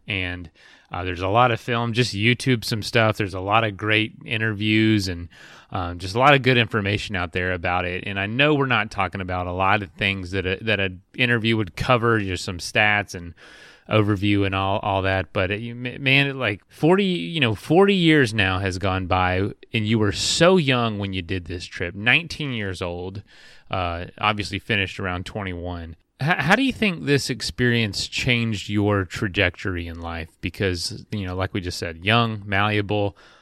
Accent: Florida, United States; We're here, you know, in the U.S., of course. But I grew up in Florida, and, you know, just 90 miles south of Florida is Cuba.

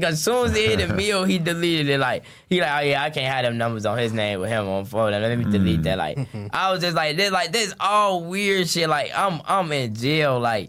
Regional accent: Inglewood, California, United States; I'm from Inglewood, you know. I be out south in front of them.

